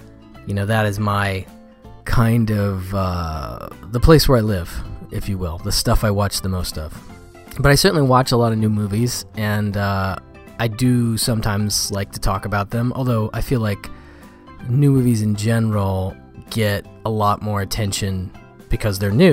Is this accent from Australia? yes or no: no; Wisconsin, United States; the fact that he is from my home state. He's from Wisconsin